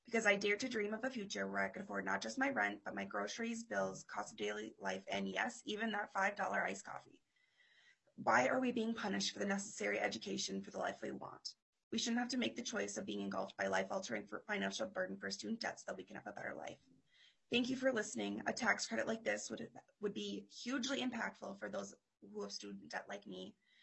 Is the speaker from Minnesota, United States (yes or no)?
yes; Little Canada, Minnesota, United States; I grew up in Little Canada, Minnesota, 10 minutes from downtown St. Paul. I grew up in a loving home with a first generation single mother, younger sister, and a supportive family.